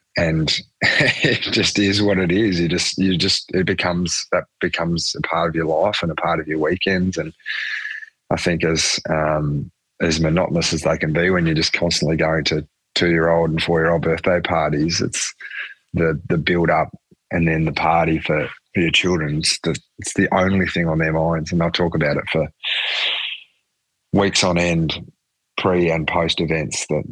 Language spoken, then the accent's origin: English; Hobart, Tasmania, Australia; growing up in I say regional, but it was pretty simple Hobart where we grew up. We grew up in Belrive